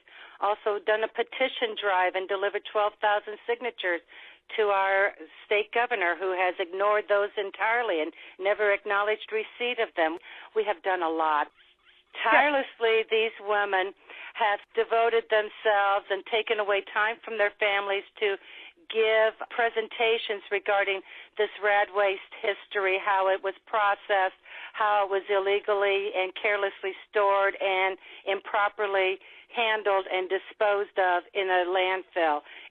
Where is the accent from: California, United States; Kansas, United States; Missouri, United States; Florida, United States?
Missouri, United States; St. Louis; I'm from the St. Louis region. I was born and raised here.